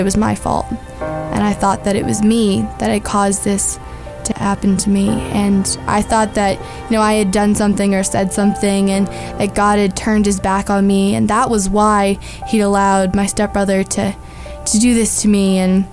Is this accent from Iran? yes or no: no; Indiana, United States; also born or lived in Washington, D.C.; So when I was little, my parents got divorced and we moved to Indiana from Washington, D.C.